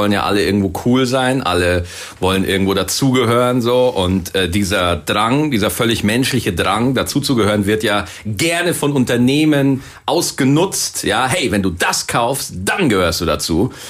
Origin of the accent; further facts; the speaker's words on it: Bavaria, Germany; wir kommen beide aus Bayern, wir kommen beide aus der Hood, Alter.